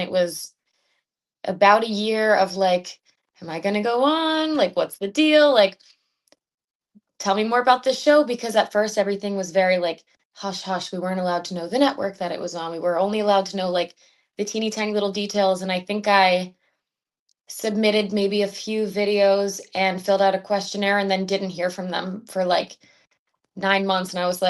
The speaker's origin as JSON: {"language": "English", "region": "Maryland", "country": "United States", "tie": "born or raised there", "lives_now": "Los Angeles, United States", "said": "I grew up in Maryland in a super, super small town. I'm talking like absolutely zero stoplights, literally nothing in the middle of farms. So very much different from my life now living in LA."}